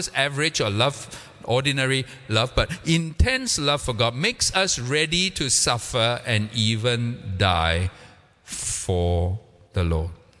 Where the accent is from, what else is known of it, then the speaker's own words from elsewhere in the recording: Singapore; I'm a Singaporean, so I can make fun of Singaporeans